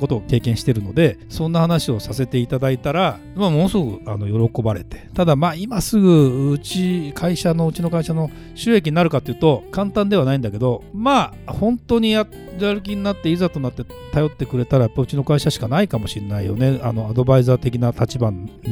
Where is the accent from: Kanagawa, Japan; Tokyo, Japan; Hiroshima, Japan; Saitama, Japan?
Saitama, Japan; 私の地元の埼玉で